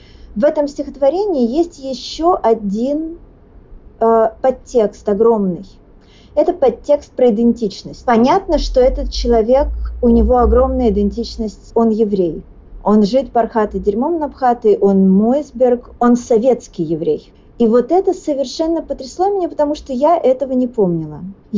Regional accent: Dnipro, Dnipropetrovsk Oblast, Ukraine; Я Днепропетровская, я из Днепропетровска, как и Сатуновский.

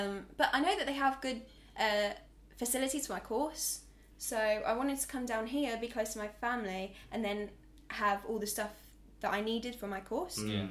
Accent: East Midlands, United Kingdom; Well, I come from Northamptonshire, which is like in the middle of the country, and there is nothing going on there.

